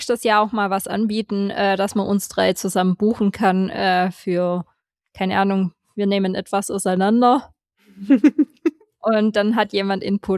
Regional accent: Swabia, Germany; Weil ich bin ja Schwabe und die anderen auch um mich herum.

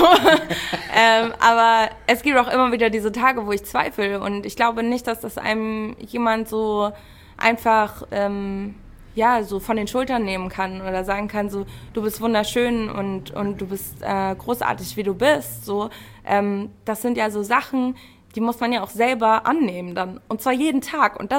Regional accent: Ahrensburg, Schleswig-Holstein, Germany; Also ich bin halt in Ahrensburg zur Schule gegangen, das ist ja hier in der Nähe von Hamburg, Schleswig-Holstein schon, aber ist so eine halbe Stunde von Hamburg entfernt. Es ist super spießig einfach.

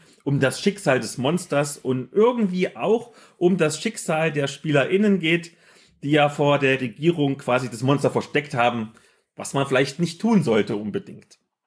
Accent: Saxony-Anhalt, Germany; Also Bitterfeld ist ja nicht weit weg von wo ich aufgewachsen bin. Ich war auch viel in der Gegend.

